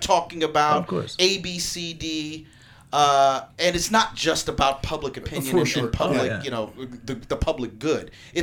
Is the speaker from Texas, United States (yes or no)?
yes; Dallas, Texas, United States; Dallas, Texas.